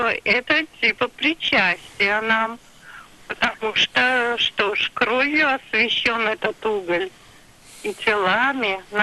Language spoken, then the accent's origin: Russian; Moscow, Russia; Короче, я из Ташки... Ой, из Москвы.